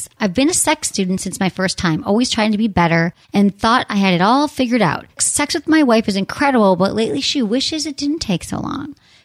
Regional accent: Michigan, United States; My home state.

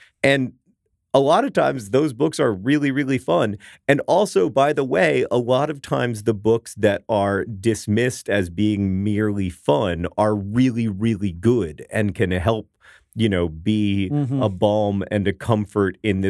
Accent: Drøbak, Akershus, Norway; English is a second language; I am from Norway. Drabach

